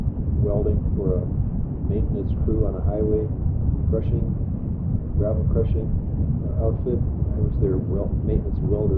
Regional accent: Canada; also born or lived in Anchorage; now in United States; I actually come from Canada. I'm still a Canadian citizen with a permanent immigrant visa in the U.S.

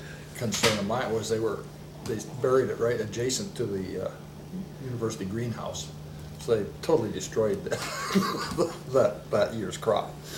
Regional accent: Palmer, Alaska, United States; I grew up at home in Palmer, mm-hmm. graduated in 58, spent a couple of years touring outside, just doing odd jobs, and went to a year of school in Seattle and came back to the University of Alaska in fall of 1960

